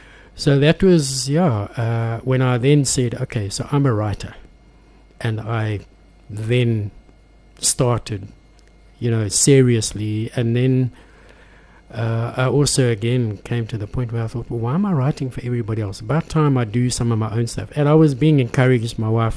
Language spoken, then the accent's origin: English; Benoni, Gauteng, South Africa; we grew up in Benoni